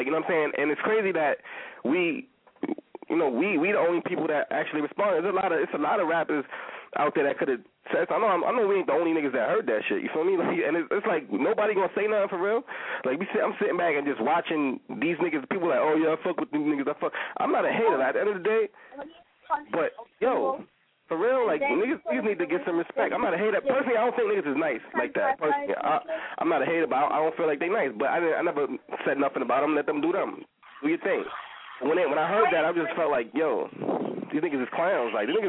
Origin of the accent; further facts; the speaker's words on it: Bronx, New York, United States; Like, I'm from the South Bronx, my nigga.